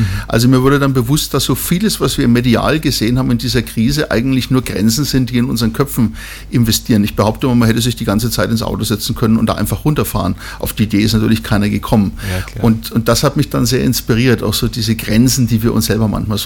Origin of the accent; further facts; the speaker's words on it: Germany; now in Vienna, Austria; Ja, ich bin aus Deutschland, aber mein Lebensmittelpunkt ist mittlerweile Österreich, ist Wien, okay. Und Graz, ja.